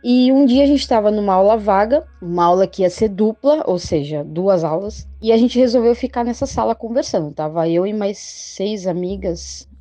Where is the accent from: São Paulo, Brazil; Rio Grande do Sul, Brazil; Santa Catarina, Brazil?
São Paulo, Brazil; Santos; eu tenho 32 anos, sou aqui de Santos, São Paulo.